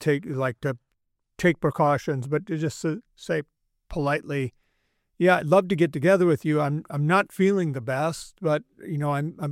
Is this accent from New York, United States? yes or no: no; Frazee, Minnesota, United States; I am looking forward this summer to going back to my hometown during the time of our annual big celebration.